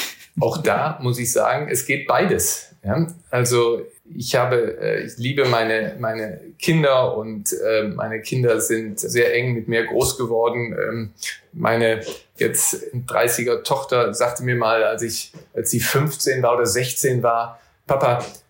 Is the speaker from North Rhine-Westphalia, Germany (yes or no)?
yes; Neuss, North Rhine-Westphalia, Germany; Ich liebe New York, aber natürlich mein Herz und meine Heimat ist Neuss.